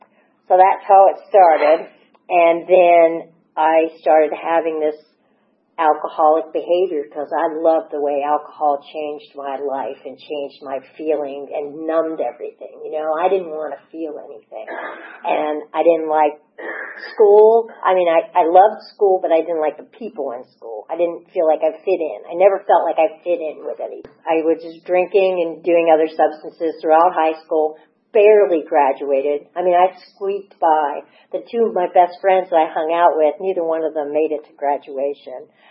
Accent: Johnstown, Pennsylvania, United States; I came from Western Pennsylvania, a place called Johnstown, Pennsylvania. When I was growing up, the culture was my parents had cocktail parties.

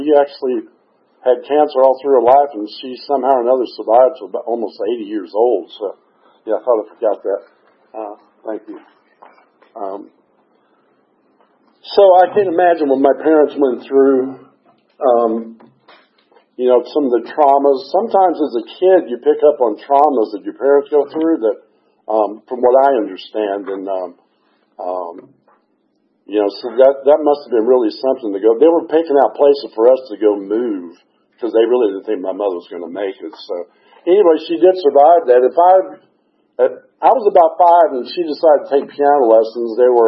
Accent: Fort Worth, Texas, United States; born there; so at any rate, I was born in Fort Worth. We were there for about a year.

